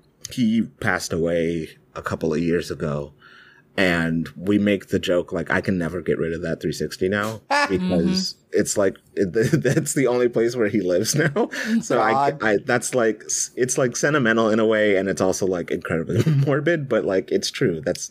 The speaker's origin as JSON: {"language": "English", "country": "Jamaica", "said": "First of all, I'm also Jamaican."}